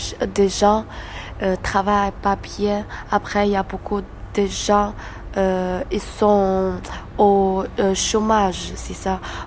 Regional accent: China; French is a second language; now in Marseille, France; Wo shi zhongguoren. Ça veut dire je suis chinoise. Mais avant, je trouve que très très dur parce que j'ai déjà habitué la vie en Chine

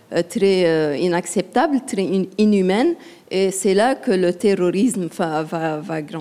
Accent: Lebanon; Donc, moi, je viens du Liban

